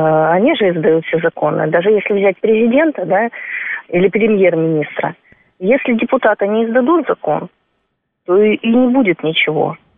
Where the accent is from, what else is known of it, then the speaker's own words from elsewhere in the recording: Far East, Russia; Я сама с Дальнего Востока